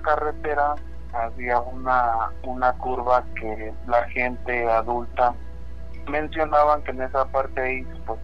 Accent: Chiapas, Mexico; now in Querétaro, Mexico; yo soy de un pueblito en una zona alta del estado de Chiapas.

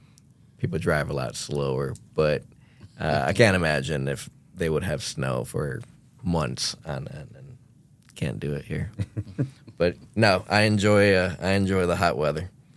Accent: Plano, Illinois, United States; now in Tyler, United States; But before that, I grew up in Illinois, grew up in a small town called Plano, Illinois, went to community college out there.

